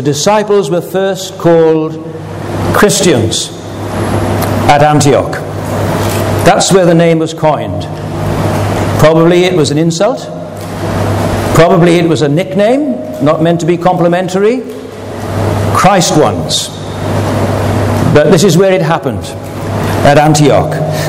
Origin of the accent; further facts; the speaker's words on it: Wales, United Kingdom; And I come from Wales, the South Wales valleys, the coal mining valleys.